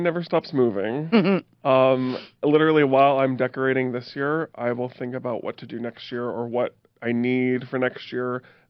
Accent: Bethlehem, Pennsylvania, United States; I'm from Bethlehem, and at Christmas, Hotel Bethlehem is pretty much it.

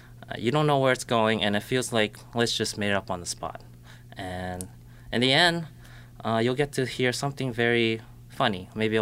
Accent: East Coast, United States; I'm from the East Coast, so I never saw palm trees.

